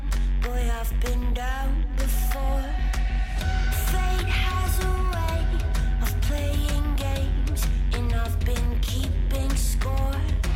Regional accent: Norway; Well, I grew up in Norway

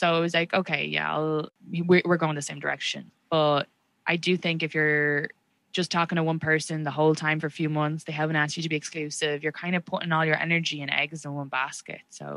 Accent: United States; I'm so American.

